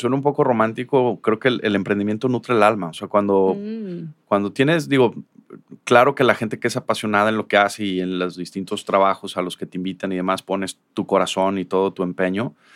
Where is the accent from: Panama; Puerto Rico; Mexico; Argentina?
Mexico; Guadalajara, Jalisco; Uno, por regresar a mi ciudad, a mi entorno. Yo soy originalmente de Guadalajara, mi esposa también.